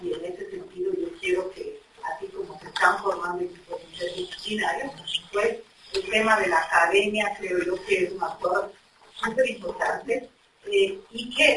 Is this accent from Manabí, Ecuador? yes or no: no; Quito, Pichincha, Ecuador; Que somos ciudadanos de Quito, que nos pertenecemos a esta ciudad